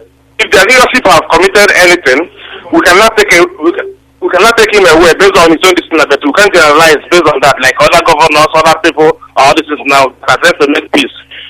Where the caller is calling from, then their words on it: London, United Kingdom; I'm calling from London.